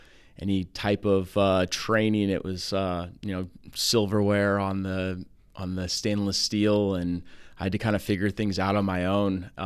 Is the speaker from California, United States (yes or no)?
yes; California, United States; I was a dishwasher growing up in Santa Barbara County